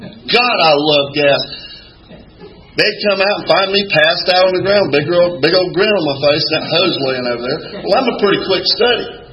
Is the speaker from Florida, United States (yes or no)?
yes; Jacksonville, Florida, United States; And I grew up in Jacksonville, Florida, but my family would send me down to Hazelhurst, Georgia.